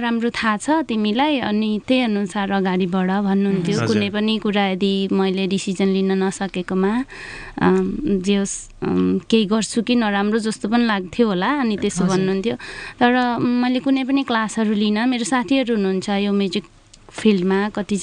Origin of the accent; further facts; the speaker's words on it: Koshi Province, Nepal; born there; also born or lived in Biratnagar; म सुनसरीमा जन्मेको हुँ होइन तर म घरभन्दा विराटनगर भन्छु किनभने मेरो दाजुभाउजू विराटनगरै घर छ बस्नुहुन्छ तर पुरानो घर चाहिँ मेरो सुनसरीमै छ